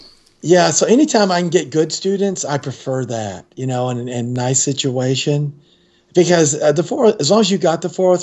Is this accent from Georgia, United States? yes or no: yes; Georgia, United States; I grew up in Georgia, and, you know, it was North Georgia, and we got a little snow, but we don't do well in snow.